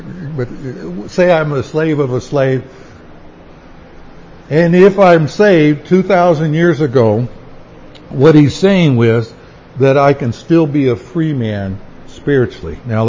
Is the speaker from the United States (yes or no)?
yes; United States; So I grew up in America and I just love this idea of freedom